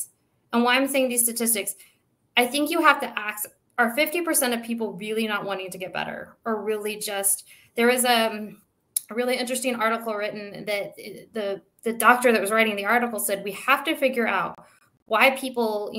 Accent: Texas, United States; Like I'm originally from Texas. So I'm a big, I like meats

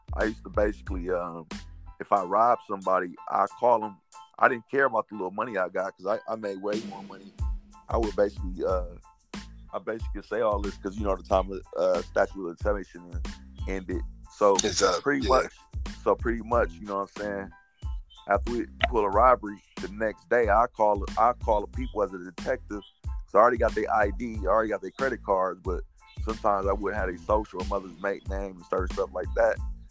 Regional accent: Oakland, California, United States; I'm from Oakland, born and raised in Oakland. I was raised in Funktown.

